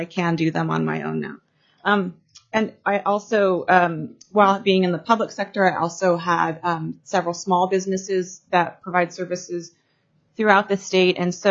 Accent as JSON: {"language": "English", "region": "Alaska", "country": "United States", "tie": "born or raised there", "said": "I was born and raised in Alaska, mostly primarily in logging camps in rural Alaska. So I'm a Southeast kiddo, very proud to be from Alaska. I went to high school in Ketchikan."}